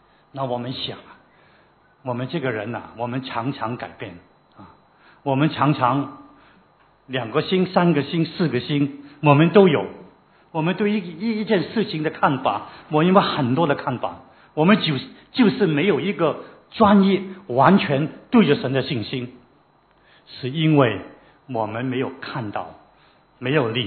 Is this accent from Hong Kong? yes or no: yes; Hong Kong; 我们香港人很喜欢用一个最有钱的人来做代表香港的有钱人啊